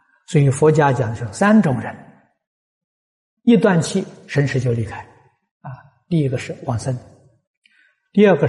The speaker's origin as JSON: {"language": "Chinese", "country": "China", "said": "呼吸停止了，我们中国人讲灵魂呢，走了没了？"}